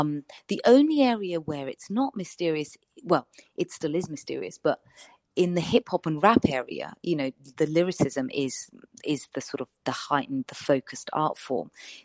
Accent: Georgia; And for those that don't know, you know, I'm from Georgia

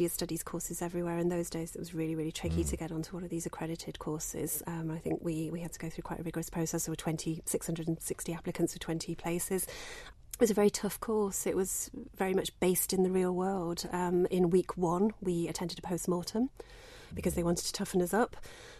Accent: Leicester, East Midlands, United Kingdom; I learned an awful lot about life growing up in Leicester at that time.

